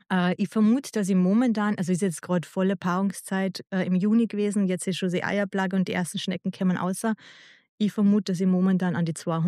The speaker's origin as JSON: {"language": "German", "region": "Tyrol", "country": "Austria", "said": "bei uns in Tirol"}